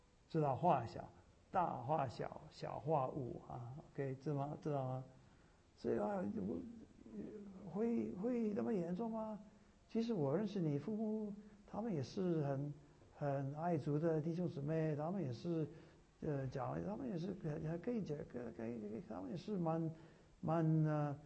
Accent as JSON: {"language": "Chinese", "country": "Taiwan", "said": "我的例子大部分都是台湾的例子，因为我是台湾来的"}